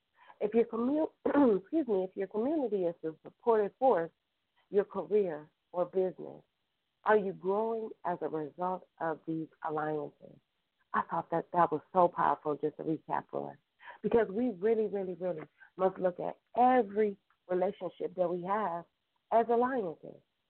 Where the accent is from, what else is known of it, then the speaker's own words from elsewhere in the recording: Cleveland, Ohio, United States; Oh, maybe that's a Cleveland term because, oh, yeah, go Cavs. So excuse me, y'all. I'm from Cleveland.